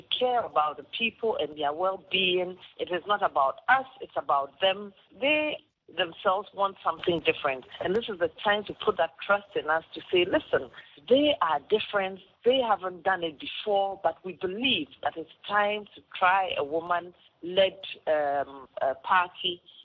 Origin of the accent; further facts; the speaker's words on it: Ghana; I am a Ghanaian woman, obviously. I have lived my entire life in Ghana. I was brought up as a child in the military barracks. I also did my university education in Ghana, except for 1 year, which I did in Tanzania, so because I studied Swahili.